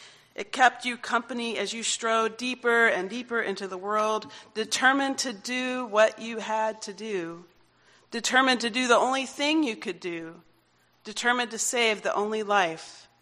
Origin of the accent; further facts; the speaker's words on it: South Carolina, United States; Somehow, I grew up in South Carolina, and I'm not really a country music fan